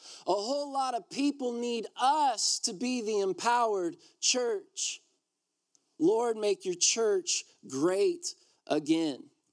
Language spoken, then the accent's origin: English; United States; I love my country. I'm an American.